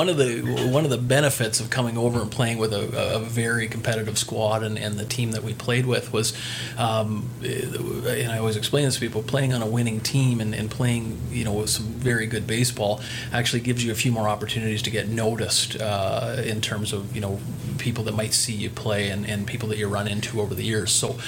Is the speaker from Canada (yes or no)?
yes; Kincardine, Ontario, Canada; also born or lived in Hanover; I always say I'm from Kincardine, but I'm also from Hanover, right?